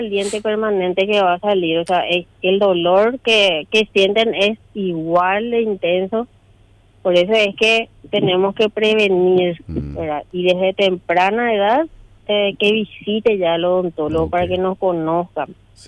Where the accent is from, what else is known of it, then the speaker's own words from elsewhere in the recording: Asunción, Paraguay; Y yo soy de Asunción